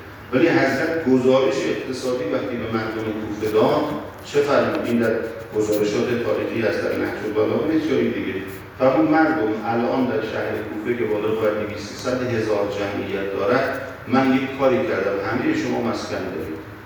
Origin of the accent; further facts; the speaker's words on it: Iran; به عنوان یک مسلمان، به عنوان یک شیعه علی ابن ابی طالب، به عنوان یک ایرانی